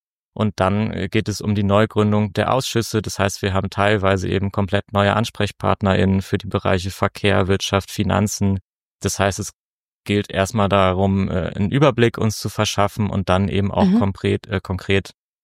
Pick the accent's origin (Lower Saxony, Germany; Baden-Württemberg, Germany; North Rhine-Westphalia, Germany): Lower Saxony, Germany; Wildeshausen; von Wildeshausen, das ist die Stadt, in der ich aufgewachsen bin